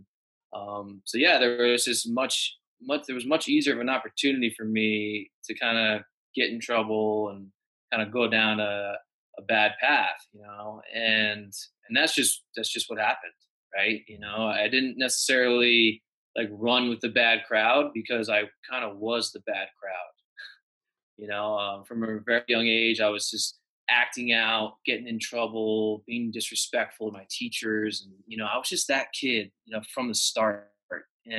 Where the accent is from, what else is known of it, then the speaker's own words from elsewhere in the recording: New York, United States; I grew up, an hour north of New York City. So I'm in the suburbs